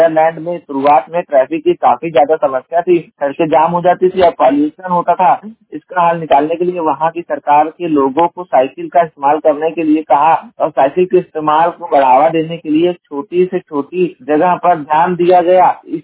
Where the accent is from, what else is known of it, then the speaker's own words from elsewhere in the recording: Jaunpur, Uttar Pradesh, India; और मैं उत्तर प्रदेश के जौनपुर जिले का निवासी हूँ।